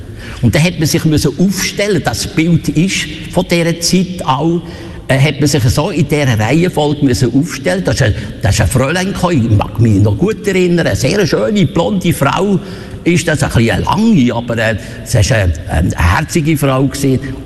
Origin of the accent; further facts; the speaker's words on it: Bern, Switzerland; ich als Berner Bub mit meiner unglaublichen Sprachbegabung, ich konnte die Zürichdeutsch nicht mehr können.